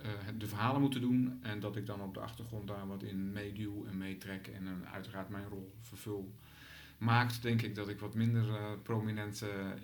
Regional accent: Amersfoort, Utrecht, Netherlands; ik kom ook uit Amersfoort. Ik heb een groot deel van mijn leven in Amersfoort gewoond

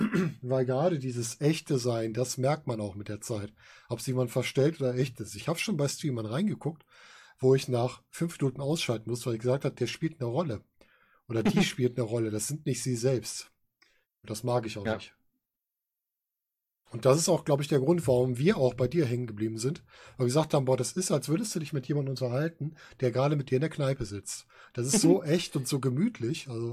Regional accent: Rhineland, Germany; Also, wir kommen ja aus dem Rheinland.

